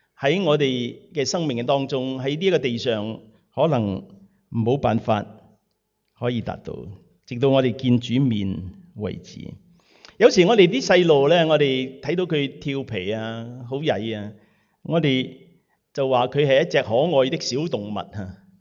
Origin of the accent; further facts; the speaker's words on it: Guangdong, China; 特別我哋廣東人嚇，係咪啊？